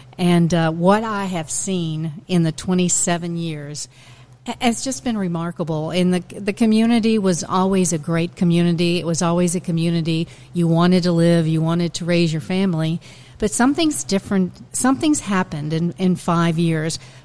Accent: Kentucky, United States; Well, first of all, you know, I'm from Nelson County, born and raised.

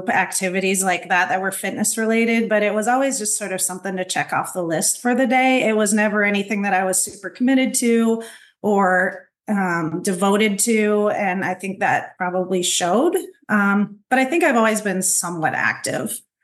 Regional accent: Iowa, United States; I am 46 years old, born and raised in Iowa.

